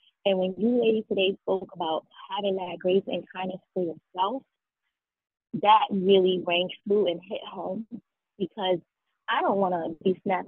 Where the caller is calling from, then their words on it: New York City, New York, United States; I'm calling from New York City.